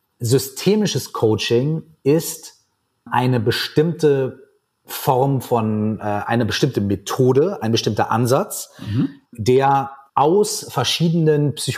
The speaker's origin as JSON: {"language": "German", "town": "Minden", "region": "North Rhine-Westphalia", "country": "Germany", "tie": "born or raised there", "said": "haben wir bei uns in meiner Heimatstadt Minden in Westfalen"}